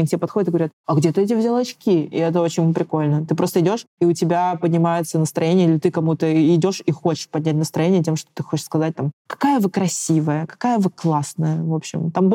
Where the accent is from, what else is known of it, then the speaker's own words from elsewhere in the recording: Kamchatka Krai, Russia; also born or lived in Saint Petersburg / Moscow; now in London, United Kingdom; я все-таки росла не в Бурятии, я росла на Камчатке, я очень много лет жила в Петербурге и в Москве.